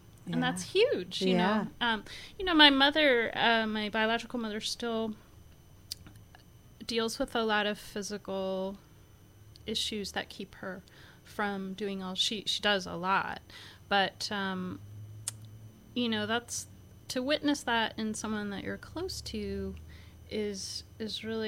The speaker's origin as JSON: {"language": "English", "town": "Bloomington", "region": "Indiana", "country": "United States", "tie": "born or raised there", "said": "I grew up in Bloomington, Indiana, which is a university town, very progressive, a lot of people doing a lot of different things"}